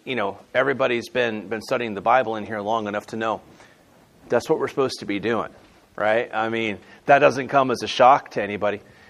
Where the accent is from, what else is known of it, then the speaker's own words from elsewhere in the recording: Florida, United States; Now, the lizards, okay, I'm from Florida. I like lizards.